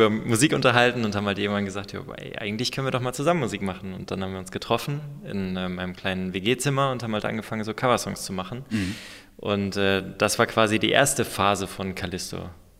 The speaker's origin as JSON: {"language": "German", "town": "Bocholt", "region": "North Rhine-Westphalia", "country": "Germany", "also_born_or_lived": "Cologne / Vienna", "lives_now": "Kiel, Germany", "said": "Ich komme aus Bocholt in NRW, das muss jeder kennen, definitiv. Nee, so Oberhausen, die Ecke da irgendwo im Norden NRWs in Richtung holländische Grenze. Und dann in Köln studiert, kurz in London gewesen, nach Wien und dann nach Kiel."}